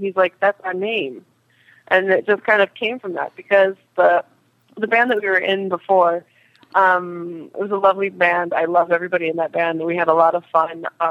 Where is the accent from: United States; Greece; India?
Greece; I think people think because we come from Greece that automatically it's going to mean, oh, it's about government because they're Greek